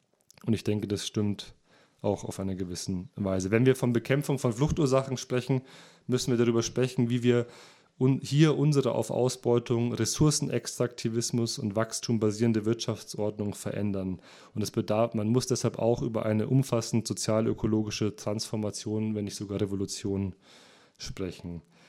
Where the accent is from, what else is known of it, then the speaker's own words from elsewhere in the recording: Munich, Bavaria, Germany; auch ich komme aus München, da kann man auch denken, die Welt ist in Ordnung.